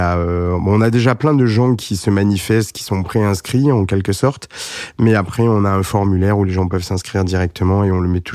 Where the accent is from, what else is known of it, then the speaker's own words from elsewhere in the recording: Arles, Provence-Alpes-Côte d'Azur, France; moi, je suis un Provençal typique, puis en plus, je suis Camarguais, donc je suis Arlésien. Donc, on est dans une zone d'élevage.